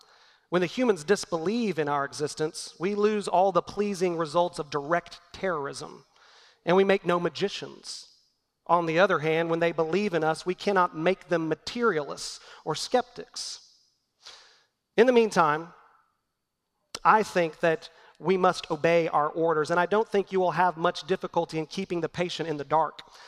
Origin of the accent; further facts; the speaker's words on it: Oklahoma, United States; What about all of the casinos in my home state of Oklahoma that I cringe when I drive by them on I-35